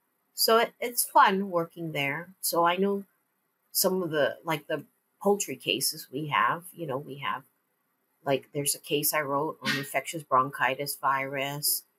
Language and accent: English; Hawaii, United States; I remember being that I'm from Hawaii and going to Western Ohio, which is like Fort Recovery, for our first meeting.